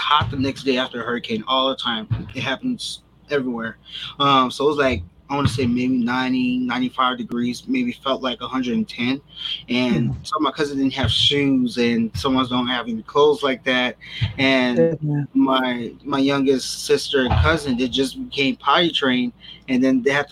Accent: New Orleans, Louisiana, United States; Yes. Yes, I was.

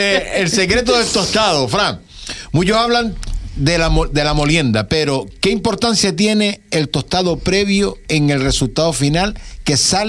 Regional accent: Tamaraceite, Canary Islands, Spain; en Tamaraceite, había una molina también ahí, un molinero que molía a mano también, todo tradicional.

